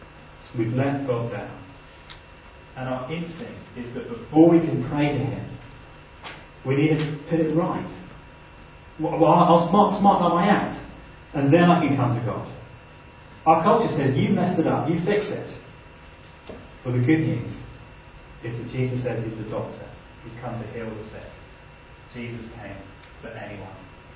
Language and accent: English; London, United Kingdom; I was brought up in London. I love London.